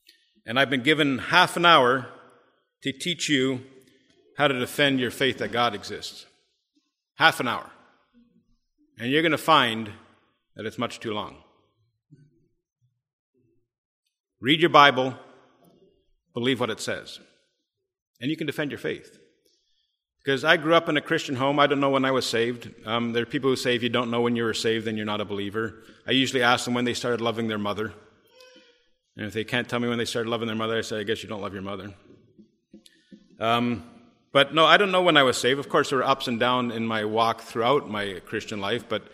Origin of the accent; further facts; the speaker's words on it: Ontario, Canada; Anyhow, I am from Ontario, Canada, born and raised, and I still live there now.